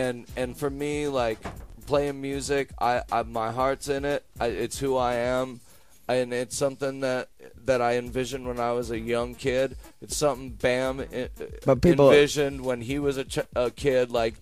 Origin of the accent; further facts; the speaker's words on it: Chicago, Illinois, United States; now in Los Angeles, United States; I live in Los Angeles, and it was like kind of a last-minute thing. I went out to my mom. I grew up in Chicago. My folks still live there.